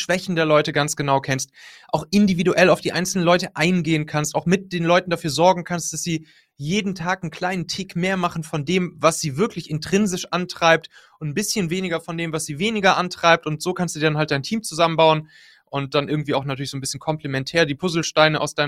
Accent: Much, North Rhine-Westphalia, Germany; In der Nähe von Siegburg, das ist so zwischen Köln und Bonn, da dann ja, auf dem Lande.

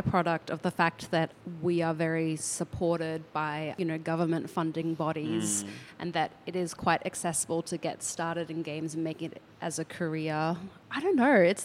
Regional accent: Queensland, Australia; where I grew up in Southeast Queensland

